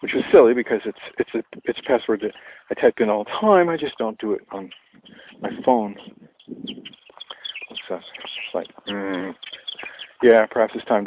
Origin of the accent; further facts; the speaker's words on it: Maine, United States; I know growing up in Maine, when we saw a robin come